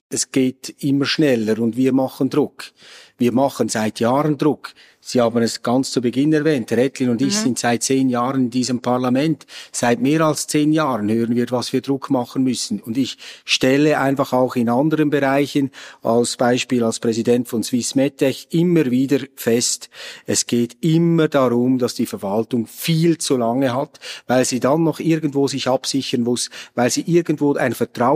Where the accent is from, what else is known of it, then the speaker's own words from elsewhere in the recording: Switzerland; wenn eben diese innovativen Produkte erst am Schluss bei uns in der Schweiz landen